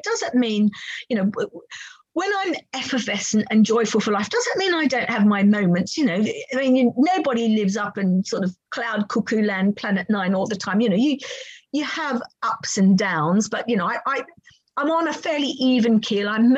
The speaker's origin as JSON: {"language": "English", "country": "Australia", "tie": "born or raised there", "said": "as a child growing up in Australia, I was aware of what melanoma was."}